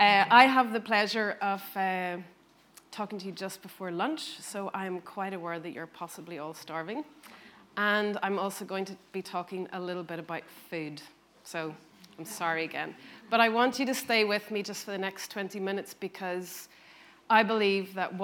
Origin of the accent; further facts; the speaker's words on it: Northern Ireland, United Kingdom; I was born in Northern Ireland, and the town that I grew up in was a seriously oppressive place.